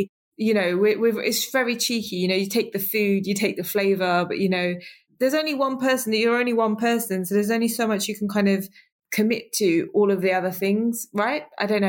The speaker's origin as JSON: {"language": "English", "country": "United Kingdom", "said": "what doesn't cause me to flinch when I describe myself is like British Asian. There's not a reason for that order. It's just like one of the delineations on our forms or whatever. So obviously British born in the UK and Asi"}